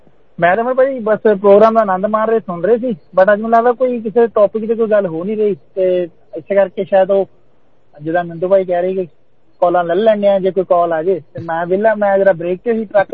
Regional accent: Amritsar, Punjab, India; ਮੈਂ ਅੰਮ੍ਰਿਤਸਰ ਤੋਂ ਆ

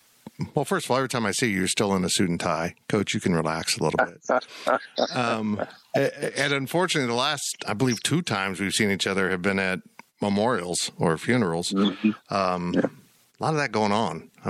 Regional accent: Salina, Kansas, United States; They were, and I grew up in Salina.

